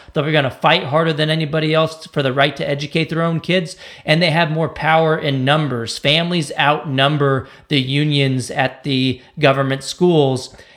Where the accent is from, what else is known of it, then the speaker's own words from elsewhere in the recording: Texas, United States; I've seen it in my home state of Texas as well.